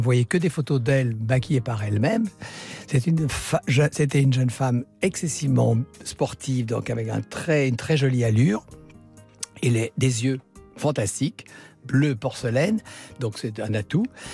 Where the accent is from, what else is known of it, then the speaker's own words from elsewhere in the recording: France; je suis français.